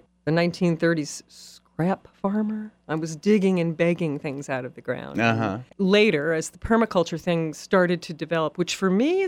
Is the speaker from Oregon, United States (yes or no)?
yes; Oregon, United States; also born or lived in Midwest; I grew up in Oregon on a horse farm anyway. I spent a lot of time in the Midwest